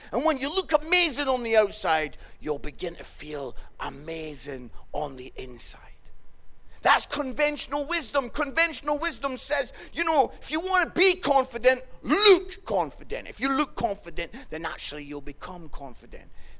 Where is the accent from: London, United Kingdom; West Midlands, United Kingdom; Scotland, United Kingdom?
Scotland, United Kingdom; Edinburgh; I'm from Edinburgh, so maybe I love castles